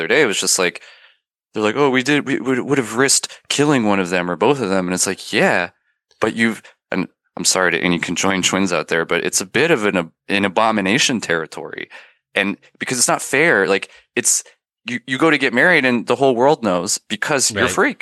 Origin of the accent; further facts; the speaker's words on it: Nevada, United States; I grew up in Southern Nevada, near Vegas